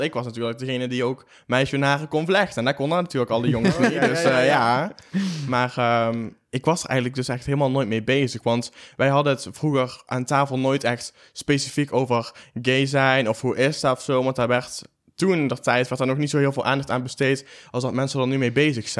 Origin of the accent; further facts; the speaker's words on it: North Brabant, Netherlands; Ja, Noord-Brabant. Onder, het zuiden.